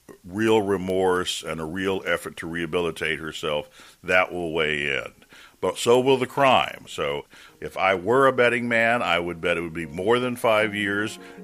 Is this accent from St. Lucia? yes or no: yes; St. Lucia; the experience of growing up in Saint Lucia, being black, is quite a different one than growing up here.